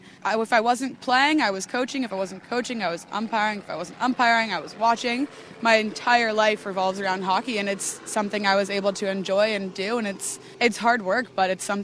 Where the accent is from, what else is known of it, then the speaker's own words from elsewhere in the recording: East Coast, United States; moved away as an adult; I'm from the United States, East Coast.